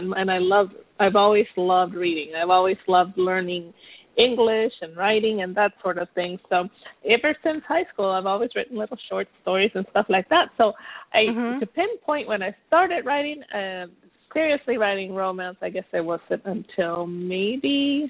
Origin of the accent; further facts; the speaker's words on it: San Diego, California, United States; also born or lived in Mexico; But I grew up in California on both sides of the border, right on the very edge of San Diego. So from my house, I could see Mexico.